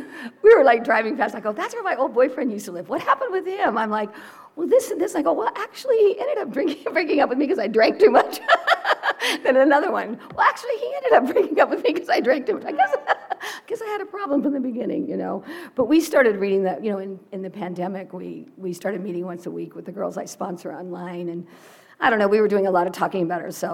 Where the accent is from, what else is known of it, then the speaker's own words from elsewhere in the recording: Ridgecrest, California, United States; now in Newport Beach, United States; I'm from Ridgecrest. I was born and raised here.